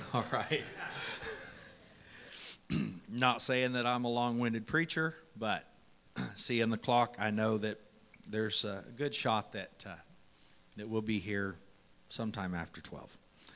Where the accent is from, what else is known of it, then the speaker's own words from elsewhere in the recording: California, United States; It's an old preacher that I grew up with out in California